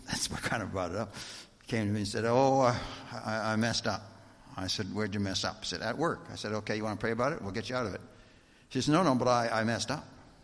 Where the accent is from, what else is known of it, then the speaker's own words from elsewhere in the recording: Canada; There are certain things that come with being Canadian that you expect, right?